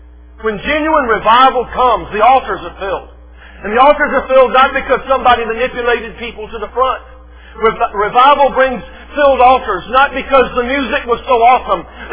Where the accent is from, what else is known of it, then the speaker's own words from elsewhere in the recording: the South, United States; when I was growing up in the South, we'd have a week-long meeting once each summer, the specific week of August every summer.